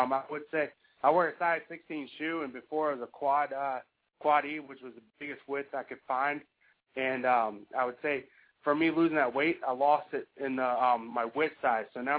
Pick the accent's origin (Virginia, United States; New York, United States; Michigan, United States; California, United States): Virginia, United States; I'm from Virginia. I'm a chef.